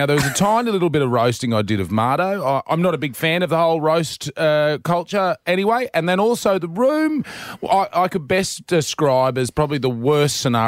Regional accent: Queensland, Australia; It's lovely to be here in my home state of Queensland with my jumper on in December.

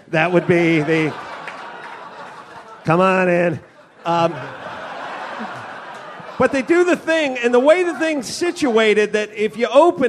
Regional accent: North Hollywood, California, United States; Listen, I'm from North Hollywood. We had the North Hollywood bank robbery.

